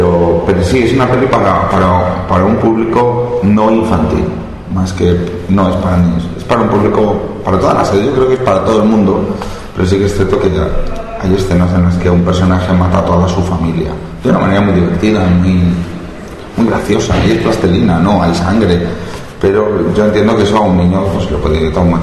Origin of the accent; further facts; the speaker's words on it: Valencia, Valencian Community, Spain; yo vengo de Valencia y créeme, allí no era imaginario, allí era muy real todo aquello